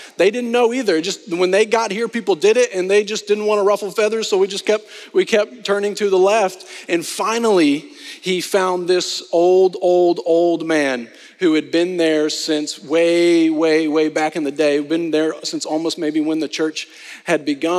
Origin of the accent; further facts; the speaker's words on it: Arkansas, United States; I am originally from Arkansas, and Arkansans hate the Texas Longhorns.